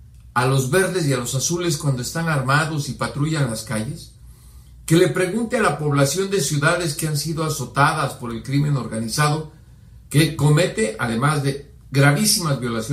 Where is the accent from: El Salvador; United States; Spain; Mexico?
Mexico